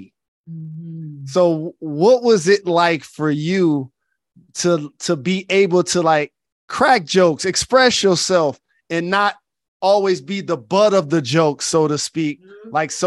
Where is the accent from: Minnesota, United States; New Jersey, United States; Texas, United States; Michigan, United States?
Michigan, United States; Detroit; so much pride in the fact that the historic comedy of Martin, which you were featured on, represented my hometown of Detroit.